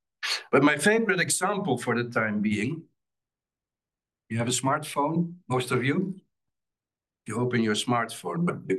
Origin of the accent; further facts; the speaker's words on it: Netherlands; I grew up in the Netherlands. I did my undergrad in Amsterdam